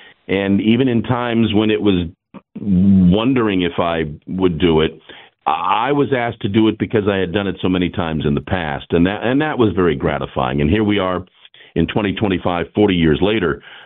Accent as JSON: {"language": "English", "town": "Norfolk", "region": "Virginia", "country": "United States", "tie": "born or raised there", "said": "They put a radio station in a mall in my hometown of Norfolk, Virginia, and I watched those guys play records and intro records"}